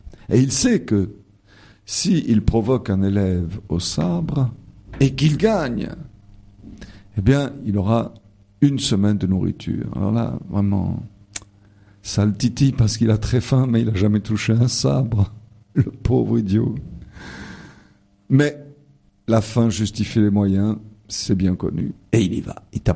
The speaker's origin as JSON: {"language": "French", "town": "Marseille", "region": "Provence-Alpes-Côte d'Azur", "country": "France", "said": "je suis marseillais."}